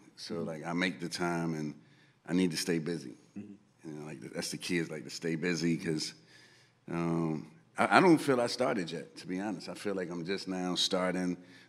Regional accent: Bronx, New York, United States; growing up in the Bronx, looking at cars passing in the hood that I couldn't afford

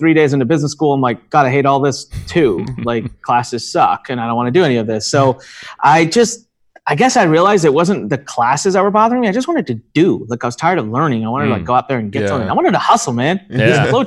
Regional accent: India; Look, I was never meant to be an entrepreneur. I'm Indian. So what do Indian people become? We're doctors.

